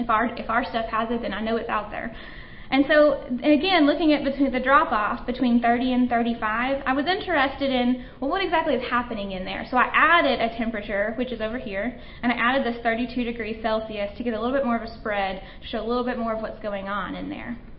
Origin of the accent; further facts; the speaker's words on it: Alma, Arkansas, United States; He's actually the mascot of my hometown, which was Alma and the self-proclaimed spinach capital of the world, so that's where I'm from.